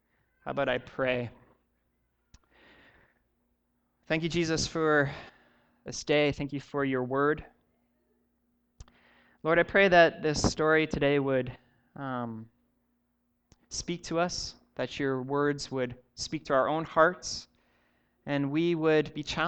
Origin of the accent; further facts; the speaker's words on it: Ontario, Canada; born there; I was born in Ontario